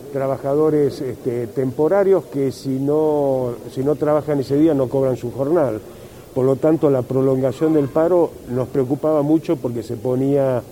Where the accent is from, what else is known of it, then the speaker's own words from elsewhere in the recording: Tucumán, Argentina; todos somos tucumanos